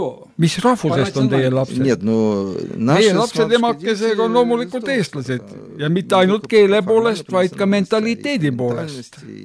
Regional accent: Chișinău, Moldova; moved away as an adult; now in Estonia; Ma olen pärit Kissinjovist. See on Moldavias, eks ole? Jah, ma tulin siia 1980. aastal, et astuda tookordsesse Eesti kunstiinstituuti.

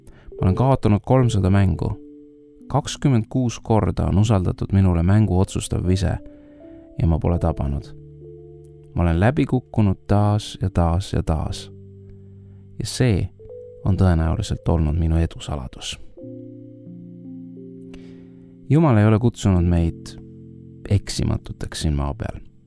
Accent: Kärdla, Hiiu County, Estonia; Hiiumalt Kärdlast.

